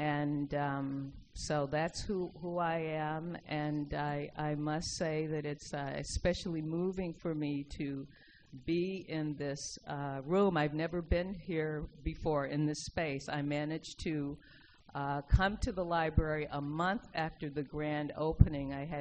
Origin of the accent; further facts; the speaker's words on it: Gary, Indiana, United States; moved away as an adult; also born or lived in Chicago; now in Nova Scotia, California, United States; I am not an African Nova Scotian. I was born in Chicago, raised in Gary, Indiana, home of the … I'm a dual citizen of Canada and the U.S., moved specifically to Nova Scotia 3 years ago